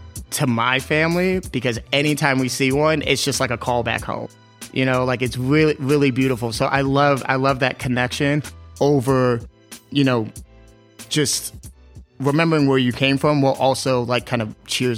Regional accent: Helena, Arkansas, United States; the memories that I have growing up in Helena, Arkansas, I never saw my grandfather have any sort of alcohol.

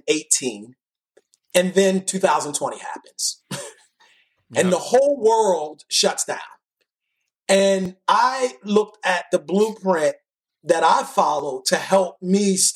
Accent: Baltimore, Maryland, United States; I just talk about growing up in Baltimore City.

